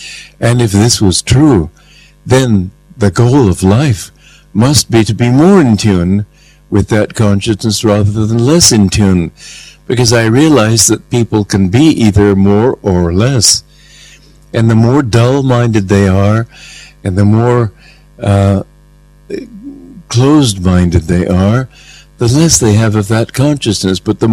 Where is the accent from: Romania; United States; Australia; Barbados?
Romania; I grew up on the English system of education. In Romania, we had a book called Our Island Story